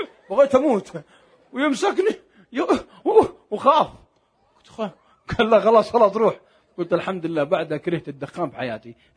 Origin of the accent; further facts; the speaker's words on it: Al-Qassim, Saudi Arabia; لا عندنا في القصيم ما نسميه ورع